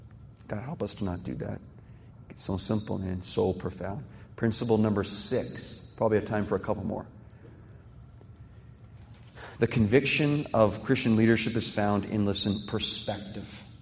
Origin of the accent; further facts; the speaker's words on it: Canada; I'm Canadian. Thankful for Canada.